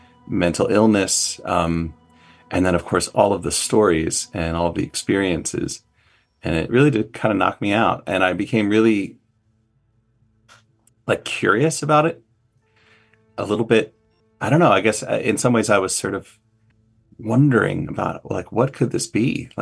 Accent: New Jersey, United States; now in Berkshires, United States; Well, I did grow up in the Northeast, but I'm from, well, sort of the North. I guess I grew up in New Jersey.

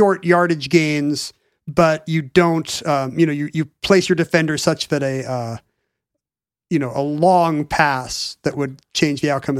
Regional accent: United States; And this is just mind-boggling to me as an American.

